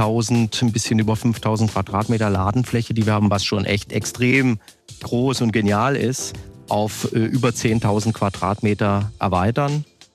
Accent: East Germany, Germany; Hängt aber auch damit zusammen, dass ich ein gebürtiger Ostdeutscher bin

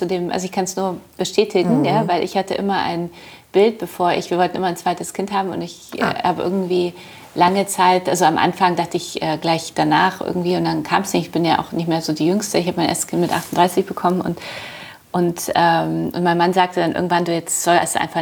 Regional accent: Wrocław, Lower Silesian Voivodeship, Poland; ich bin in Polen aufgewachsen und also geboren auch in Breslau

